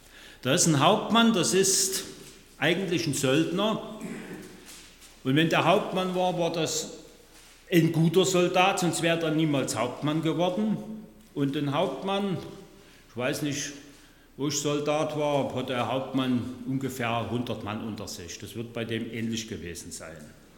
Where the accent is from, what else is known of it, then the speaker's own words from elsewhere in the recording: Saxony, Germany; auch in meiner Heimat, in Sachsen, werden sehr viele Kartoffeln gegessen.